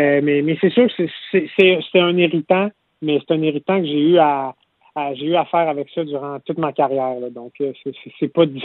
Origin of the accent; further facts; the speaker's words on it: Quebec City, Quebec, Canada; c'est rare qu'on a l'opportunité de compétitionner au Canada, puis encore plus chez moi à Québec.